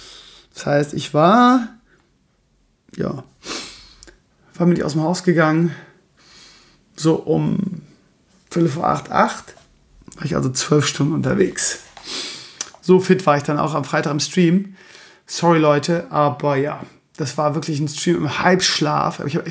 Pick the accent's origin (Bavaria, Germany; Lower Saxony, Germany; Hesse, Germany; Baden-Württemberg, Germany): Lower Saxony, Germany; Lauenbrück; war ich in meiner alten Heimat in Lauenbrück an der Finterschule.